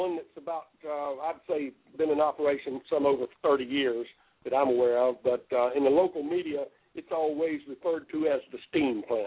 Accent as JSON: {"language": "English", "town": "Opp", "region": "Alabama", "country": "United States", "tie": "born or raised there", "said": "I grew up in South Alabama, a little town called Op, Alabama"}